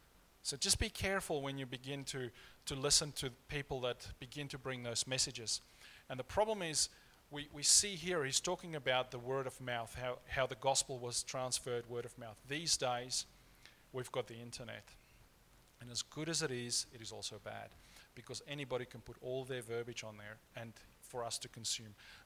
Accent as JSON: {"language": "English", "country": "South Africa", "said": "I come from South Africa."}